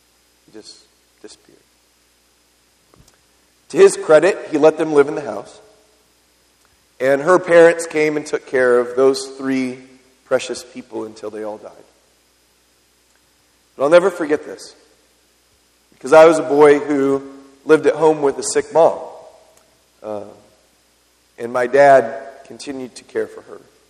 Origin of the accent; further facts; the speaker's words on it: San Diego, California, United States; When I was a boy growing up in San Diego, there was a family across the street.